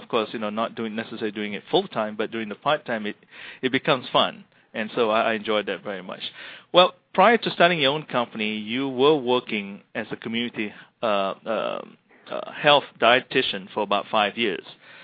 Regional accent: Malaysia; growing up in Malaysia with my mom in Malaysia

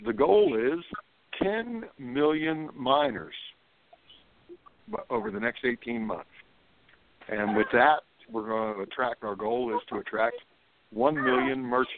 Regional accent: South Carolina, United States; I'm helping start a new political party here in my home state of South Carolina.

